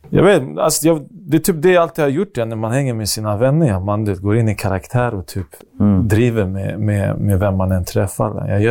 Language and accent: Swedish; Alby, Stockholm County, Sweden; han hade ju koll på trapphuset där jag växte upp i Alby.